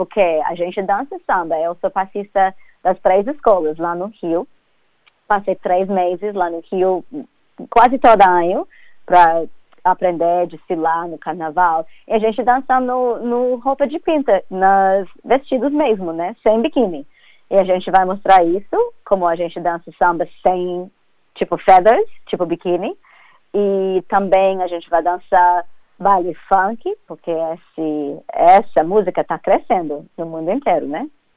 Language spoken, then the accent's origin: Portuguese; Jamaica; Portuguese is a second language; now in Australia; eu sou jamaicana, fui criada na Jamaica. E quando minha família mudou para a Austrália